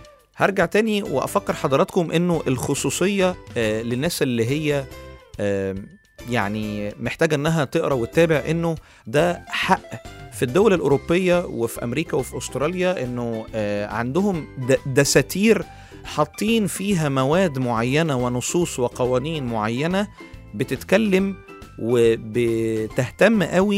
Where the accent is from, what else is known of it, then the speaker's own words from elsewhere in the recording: Upper Egypt, Egypt; accent: Saidi; يعني انا لهجتي طبعا الصعيدية يعني مش ولا بد قوي